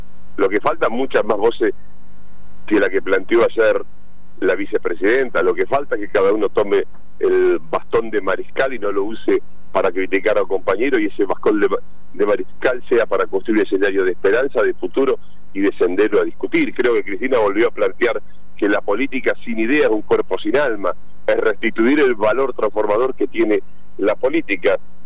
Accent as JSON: {"language": "Spanish", "town": "Chacabuco", "region": "Buenos Aires Province", "country": "Argentina", "lives_now": "Buenos Aires, Argentina", "said": "Yo soy de Chacabuco, vine a estudiar a Buenos Aires."}